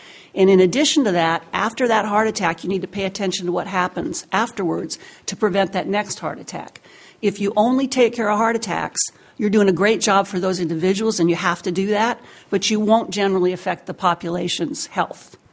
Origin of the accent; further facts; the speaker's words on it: Alaska, United States; also born or lived in Colorado; I grew up in Alaska. My dad moved here with the oil boom. He was with ARCO, and we lived here since then.